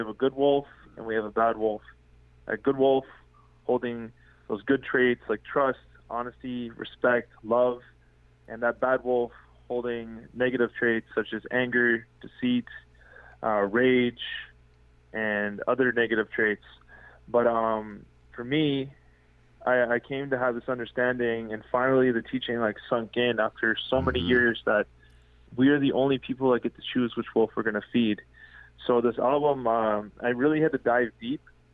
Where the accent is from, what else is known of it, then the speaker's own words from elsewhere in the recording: Matachewan First Nation, Ontario, Canada; I'm Ojibwe from Matachwan First Nation.